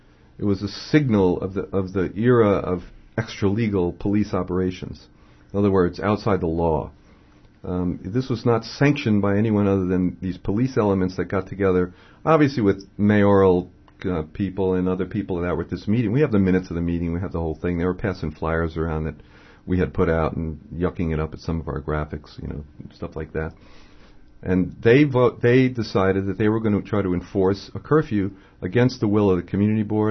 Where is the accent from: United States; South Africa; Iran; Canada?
United States; New York; I grew up on Avenue D, yeah. So, but on occasion, we'd make it over to Tompkins.